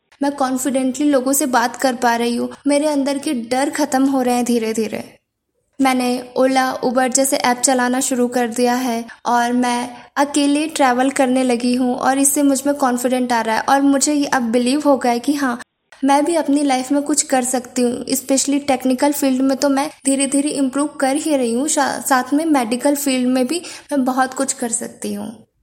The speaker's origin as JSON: {"language": "Hindi", "town": "Indore", "region": "Madhya Pradesh", "country": "India", "said": "मैं इंदौर मध्य प्रदेश की रहने वाली हूँ।"}